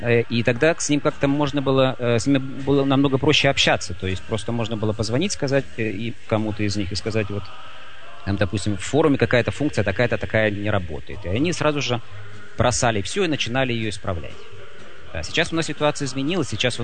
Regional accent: Russia; Это все-таки я как человек из России, для нас это всегда был самый важный праздник в году

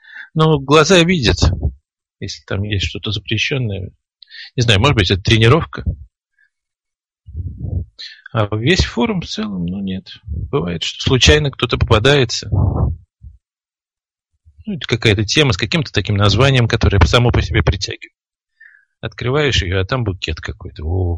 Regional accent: Saint Petersburg, Russia; Ну, я из России, поэтому все российские команды это мои. И я из Санкт-Петербурга

